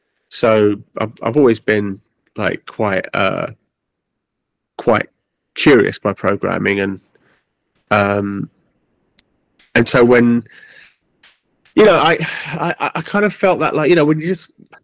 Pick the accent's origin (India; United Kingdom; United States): United Kingdom; London; Which was the name of the street I grew up on in Archway.